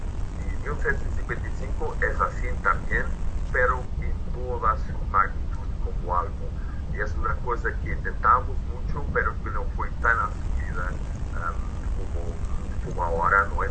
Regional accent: Portugal; Spanish is a second language; Para mí como portugués fue un proceso mucho más directo

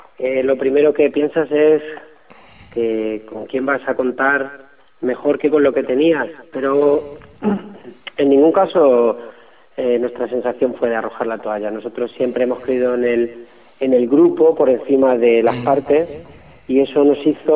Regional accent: Toledo, Castilla-La Mancha, Spain; Nosotros somos de Toledo

